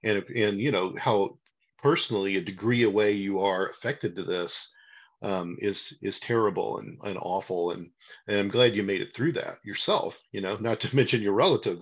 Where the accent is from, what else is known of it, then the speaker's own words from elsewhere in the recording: Indiana, United States; I grew up in Indiana. There's, you know, that wall, you know, we're Indiana people.